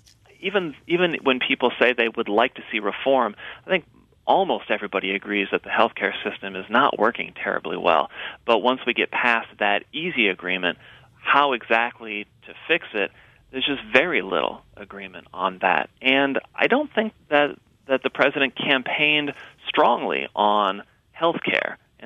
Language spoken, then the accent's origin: English; Minnesota, United States; I think it must be because I'm a Minnesotan. I grew up there, went to college there, got all my degrees from Minnesota, so I'm a good, sensible Midwesterner.